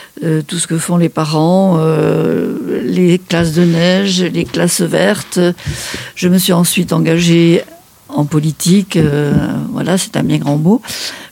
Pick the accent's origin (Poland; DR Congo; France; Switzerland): France; Dax, Nouvelle-Aquitaine; je suis dacquoise. Je suis née dans un quartier tout proche d'ici, au Bas-Sablat. Je suis partie de Dax quelques années, vu le métier qu'exerçait mon mari, il était pilote.